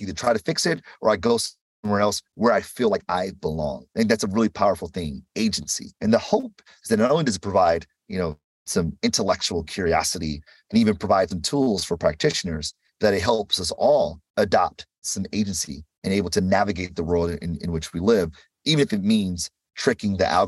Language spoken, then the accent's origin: English; Detroit, Michigan, United States; Like I was from Detroit, studied math.